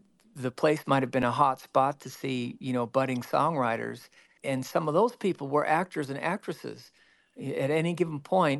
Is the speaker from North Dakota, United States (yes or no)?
yes; Grand Forks, North Dakota, United States; I'm from Grand Forks, North Dakota.